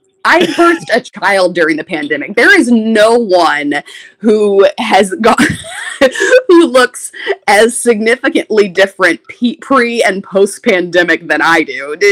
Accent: Tallahassee, Florida, United States; And I started in local news, my hometown, in Tallahassee.

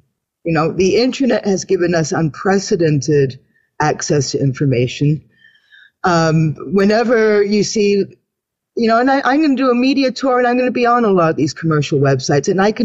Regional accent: Canada; because I'm a Canadian woman.

